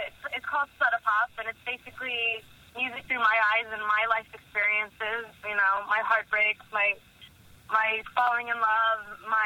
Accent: Florida, United States; now in Australia; It actually reminds me a lot of where I grew up in Florida.

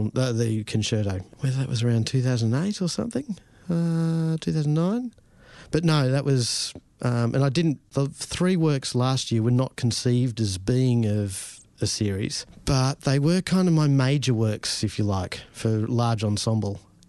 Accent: Australia; Growing up, it was always being something else until I went overseas for the first time and saying, where are you from? Oh, from Australia, but I'm this.

